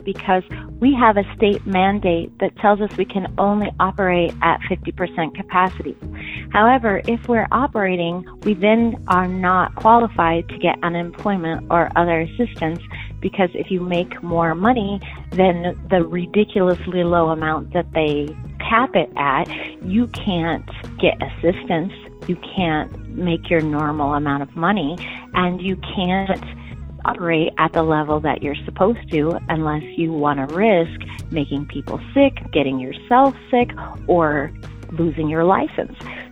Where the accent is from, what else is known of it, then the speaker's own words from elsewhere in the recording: Tacoma, Washington, United States; I'm from Tacoma, Washington. I own a hair salon here.